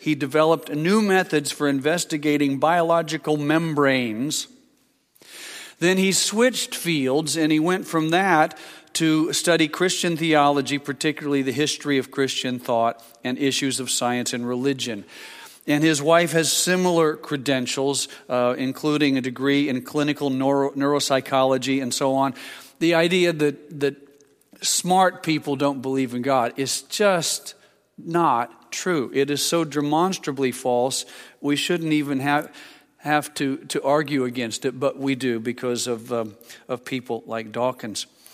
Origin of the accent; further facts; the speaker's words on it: Vincennes, Indiana, United States; Back when I was a schoolboy in my hometown of Vincennes, Indiana, I remember one teacher.